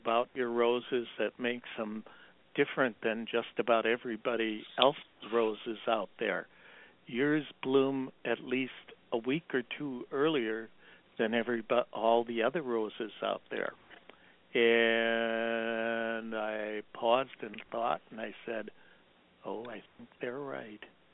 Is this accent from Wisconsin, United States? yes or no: yes; Milwaukee, Wisconsin, United States; a lot of people don't know that I come from my hometown, Milwaukee, Wisconsin.